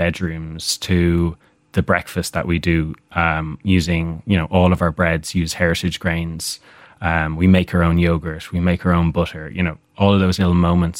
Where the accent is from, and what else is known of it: Dublin, Leinster, Ireland; born or raised there; moved away